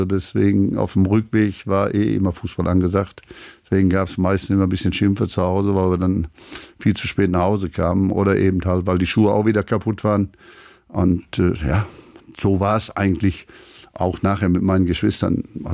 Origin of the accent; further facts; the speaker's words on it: Schleswig-Holstein, Germany; Wir sind ja Schleswig-Holsteiner.